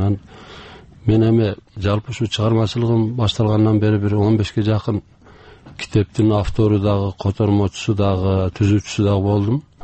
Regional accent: Naryn Region, Kyrgyzstan; Мен өзүм туулуп өскөн жерим ошол Жергетал району.

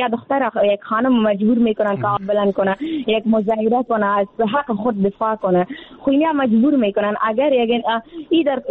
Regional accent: Afghanistan; در جامعه همه ما افغان هستیم

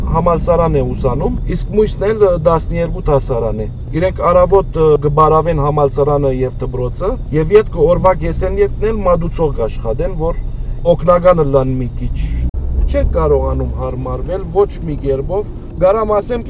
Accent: Syria; now in Armenia; Բայց շատ ժամանակ, որ մեզ ոստիկանությունը գանգնեցնում էր և իմանում էր, որ սիրիահայ ենք

